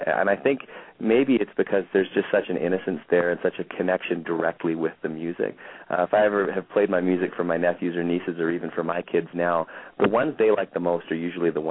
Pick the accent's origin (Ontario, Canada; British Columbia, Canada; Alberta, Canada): Alberta, Canada; born there; to be able to be based in Canada and based where I was born in Alberta is really important to me.